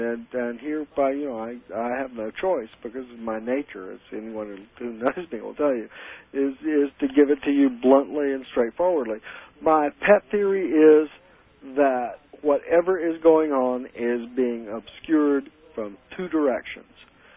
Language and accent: English; North Carolina, United States; although I'm from North Carolina, there got to be some Missouri genes in me somewhere.